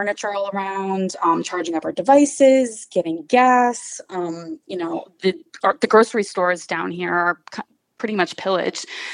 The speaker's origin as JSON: {"language": "English", "town": "St. Petersburg", "region": "Florida", "country": "United States", "lives_now": "Sarasota, United States", "said": "So I am originally from St. Pete. I'm a PhD student going to the University of South Florida."}